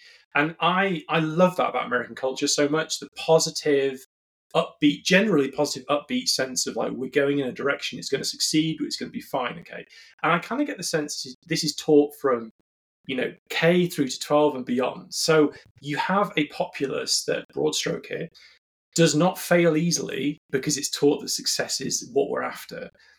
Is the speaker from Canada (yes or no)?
no; United Kingdom; now in United States; as a Brit in America, there's been quite a lot of cultural touch points